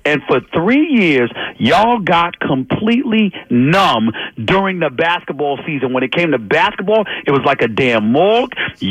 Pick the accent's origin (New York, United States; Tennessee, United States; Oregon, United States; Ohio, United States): New York, United States; New York City; I am a New Yorker who considers Philadelphia my second home.